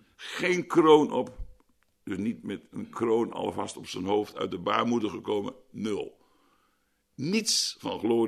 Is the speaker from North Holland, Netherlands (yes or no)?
no; Schildwolde, Groningen, Netherlands; In Schildwolde was ook niet zoveel doorgedrongen waar ik opgegroeid ben.